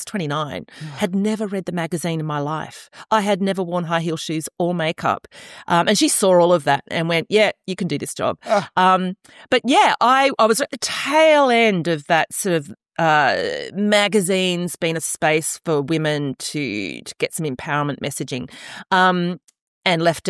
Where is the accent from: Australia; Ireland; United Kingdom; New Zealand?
Australia; I know as an Australian